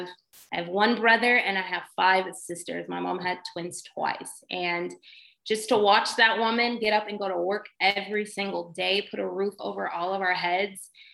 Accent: California, United States; I grew up in the San Fernando Valley. I was literally, my parents are from the hood, literally the hood.

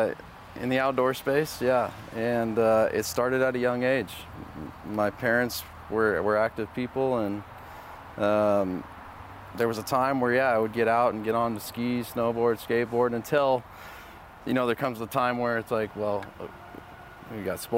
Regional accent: West Coast, United States; I liked West Coast teams just because I grew up on the West Coast

